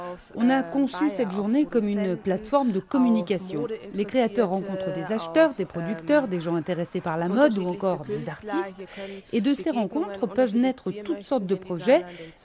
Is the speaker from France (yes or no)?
no; Uganda; now in Germany; En 2009-2010, je suis allée en Ouganda, mon pays d'origine.